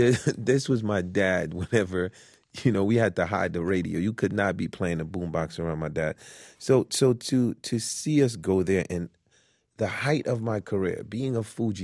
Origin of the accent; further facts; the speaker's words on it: Haiti; English is a second language; now in Brooklyn, United States; Yes, when I came from Haiti, my dad brought us to Marlboro Projects in Brooklyn. He clearly had a plan for the kids. We couldn't speak English that well, me and my brother.